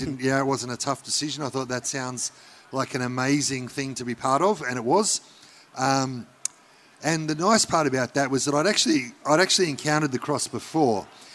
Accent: Canberra, Australian Capital Territory, Australia; and I come from Canberra because somebody has to. So all the Canberrans, I love you guys. So I grew up in Canberra.

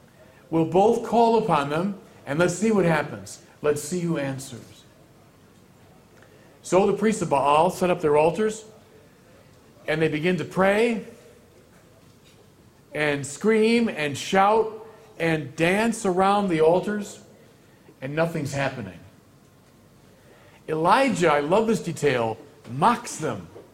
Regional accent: Chicago, Illinois, United States; this is a descendant of something which began in Chicago, my hometown.

